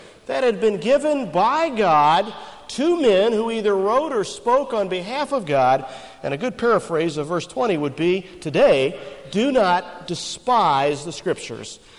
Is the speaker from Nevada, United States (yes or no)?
no; Silver Spring, Maryland, United States; And I can remember growing up in Silver Spring, Maryland. We lived at 628 East Silver Spring Avenue.